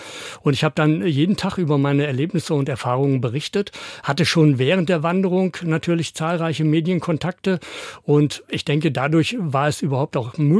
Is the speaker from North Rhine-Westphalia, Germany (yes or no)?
no; Sondermühlen, Lower Saxony, Germany; Ich bin nicht direkt in Melle aufgewachsen, sondern in Sondermühlen, ganz kleiner Ort, direkt am Wald.